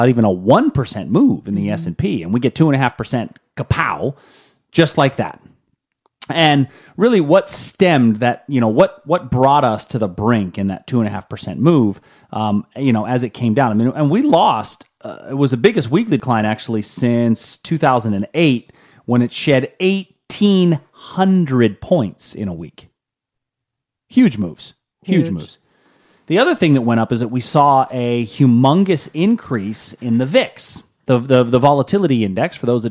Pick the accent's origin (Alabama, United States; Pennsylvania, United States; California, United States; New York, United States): Pennsylvania, United States; Pittsburgh; Mind you, I grew up in Pittsburgh.